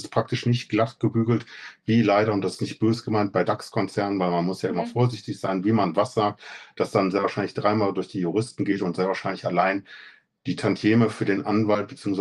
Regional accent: Baumberg, North Rhine-Westphalia, Germany; Ich komme aus Baumberg und da findet man die Sachen dann auch da in aller Ruhe.

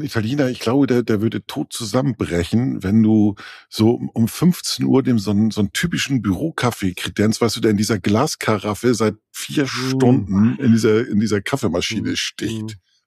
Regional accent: Kiel, Schleswig-Holstein, Germany; Also die leben tatsächlich dann immer noch so wie ich, ne, als gebürtiger Kieler, um ihren Kirchturm herum.

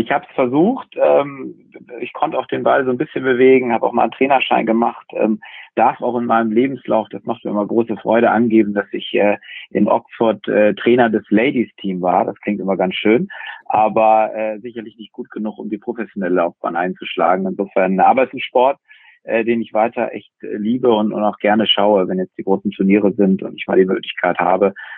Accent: Bremen, Germany; als Bremer ist man ja arg gebeutelt.

